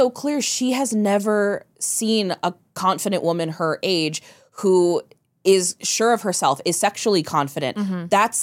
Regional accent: Midwest, United States; Yeah, and he's not from, we're from the Midwest.

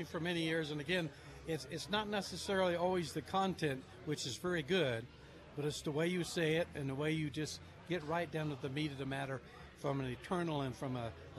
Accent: Oklahoma, United States; also born or lived in San Joaquin Valley, California; now in Carson City, United States; Moved from the central San Joaquin Valley near Bakersfield, and originally from Oklahoma.

